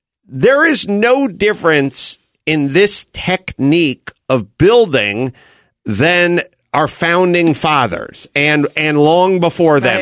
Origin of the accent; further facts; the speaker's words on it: North Hollywood, California, United States; so I grew up in North Hollywood. So there wasn't really a lot of who's coming to town.